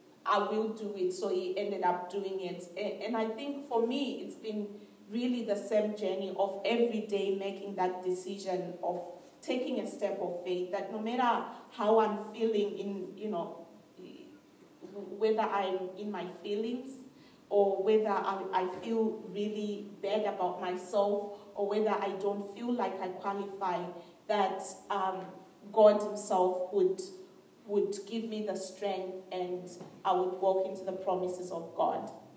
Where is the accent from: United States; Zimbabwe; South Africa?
Zimbabwe; maybe I come from Zimbabwe, it's a very poor country.